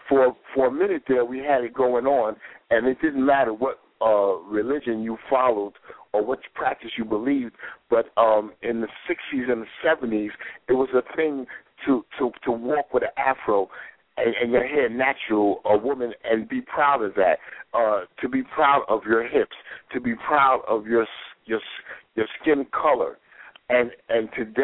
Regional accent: New York, United States; now in Georgia, United States; And also, I'm from New York, but I'm living in Georgia.

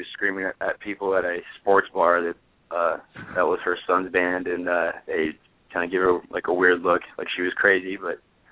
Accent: San Diego, California, United States; like, I'm from San Diego, every time we played in San Diego, it's been in like the grossest like dive bar

